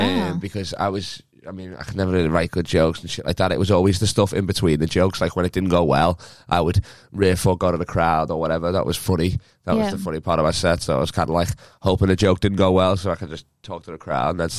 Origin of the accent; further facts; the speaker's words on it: North West England, United Kingdom; accent: Scouse; I'm used to the Scouse accent anyway. Everybody sounds like me back ho